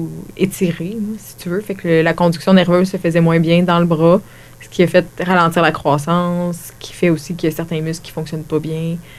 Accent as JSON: {"language": "French", "town": "Quebec City", "region": "Quebec", "country": "Canada", "lives_now": "Princeville, Canada", "said": "Je sais pas d'où ce que je viens. Je viens de Québec."}